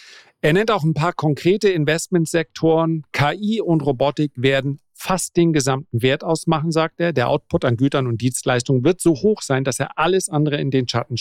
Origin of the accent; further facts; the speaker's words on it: Northern Germany, Germany; Das sage ich als Norddeutscher